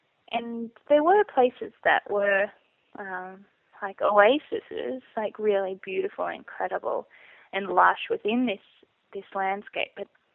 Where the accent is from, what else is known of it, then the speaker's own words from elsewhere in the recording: Mullumbimby, New South Wales, Australia; I was born in Byron Bay, but I lived near Mullumbimby, so it was really a lush place to grow up, you know. It was always raining, it was incredibly green.